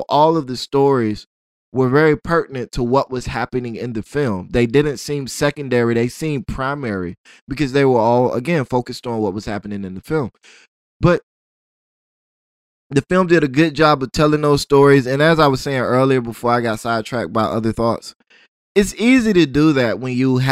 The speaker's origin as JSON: {"language": "English", "town": "Tallahassee", "region": "Florida", "country": "United States", "said": "Me being a Floridian, I do have a love for all things Florida, but I'm from North Florida. I'm from Tallahassee, a place that was mentioned in the film. But that's where I'm from."}